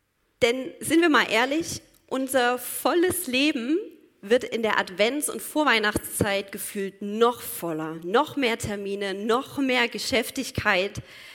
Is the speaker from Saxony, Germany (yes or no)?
yes; Saxony, Germany; Ich komme aus einem Ort, der wird das Tor zum Erzgebirge genannt.